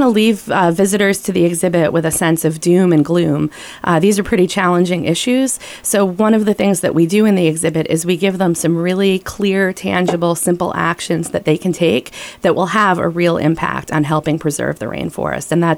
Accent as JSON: {"language": "English", "town": "Coventry", "region": "Rhode Island", "country": "United States", "tie": "born or raised there", "lives_now": "East Greenwich, United States", "said": "I grew up in Coventry and then moved to the east side of Providence."}